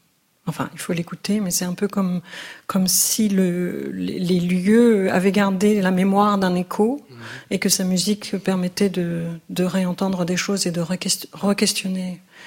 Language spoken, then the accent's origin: French; Normandy, France; Là où on est issu de Normandie, on va travailler sur le répertoire normand.